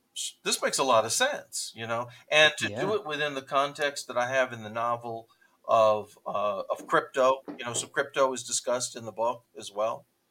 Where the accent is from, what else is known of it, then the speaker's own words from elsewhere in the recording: San Francisco, California, United States; now in Oakland, United States; so I grew up in San Francisco. I live in Oakland now, but I grew up in San Francisco. And I grew up in a neighborhood that had at the time, a lot of Iranian American businesses.